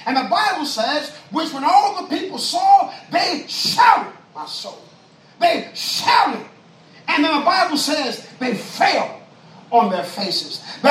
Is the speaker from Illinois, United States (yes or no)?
yes; Chicago, Illinois, United States; Yeah, I'm from the city. I'm from Chicago West Side.